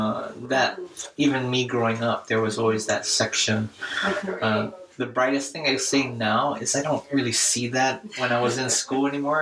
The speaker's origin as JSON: {"language": "English", "country": "Guam", "tie": "born or raised there", "said": "When I was growing up on Guam, my father concentrated on English really for us"}